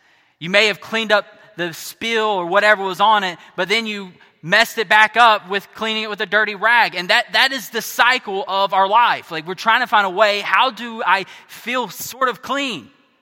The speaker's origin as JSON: {"language": "English", "region": "South Carolina", "country": "United States", "said": "That's where I'm from. I'm from South Carolina."}